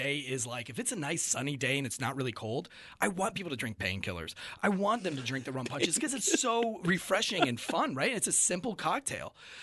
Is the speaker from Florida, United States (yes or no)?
yes; St. Augustine, Florida, United States; born there; I've got a whole sleeve of tattoos that are pirate related because I was born in St. Augustine, Florida. And so it's a lot of pirate history there.